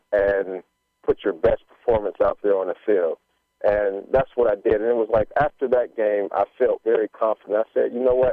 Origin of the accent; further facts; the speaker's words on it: Pittsburgh, Pennsylvania, United States; Well, they're still like gods in Pittsburgh. And so to be playing against my hometown team, everything's on the line to go to the Super Bowl.